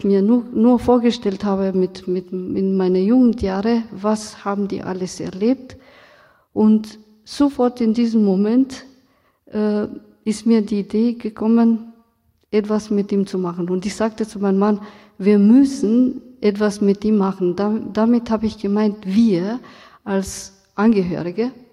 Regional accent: Romania; German is a second language; now in Germany; Ich bin aus Rumänien, in Rumänien aufgewachsen, und damals haben wir über die Geschichte nicht so viel gelernt. Als Romni in Rumänien

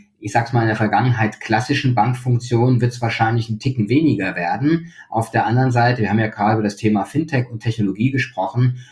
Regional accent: Frankfurt, Hesse, Germany; Ich bin Frankfurter, das darf man auch haben.

